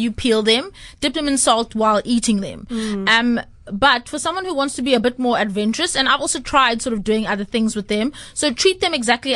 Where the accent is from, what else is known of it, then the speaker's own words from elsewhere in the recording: Durban, KwaZulu-Natal, South Africa; Growing up in Durban, we used to grow them on the farm, and they're such a treat still for my family because it's so hard to get them in the Western Cape.